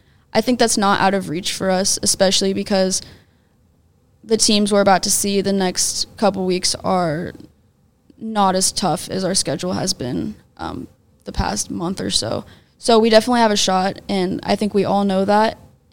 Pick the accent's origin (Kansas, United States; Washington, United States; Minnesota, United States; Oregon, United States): Kansas, United States; growing up in Kansas, I know the Jayhawk League is not easy.